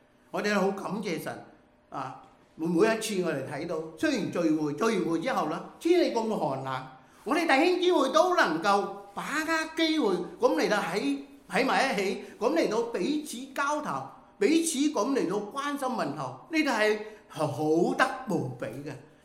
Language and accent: Chinese; China; 尤其是我们中国人，不会随便叫人家做阿爸的